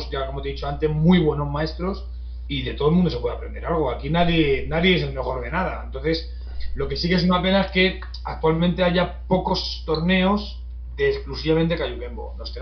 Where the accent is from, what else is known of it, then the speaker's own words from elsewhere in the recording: Torrejón de Ardoz, Community of Madrid, Spain; yo soy aquí de Torrejón de Ardoz, y en mi época estaba muy de moda el tema